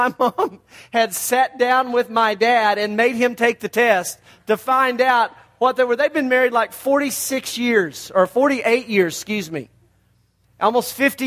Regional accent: Amarillo, Texas, United States; We go back a long way with their families because we're from Amarillo as well.

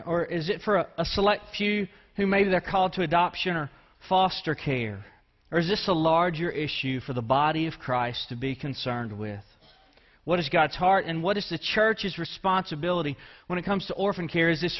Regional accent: Deweyville, Texas, United States; I grew up in Deweyville, Texas. We should be happy that I came away speaking in complete sentences and with most of my teeth, okay?

